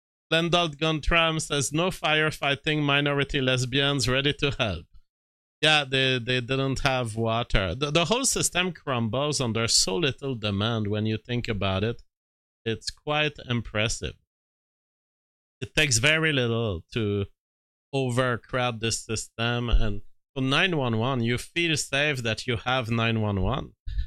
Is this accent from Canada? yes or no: yes; Canada; every year I file some US paper to say I am Canadian, therefore the money I make is mine.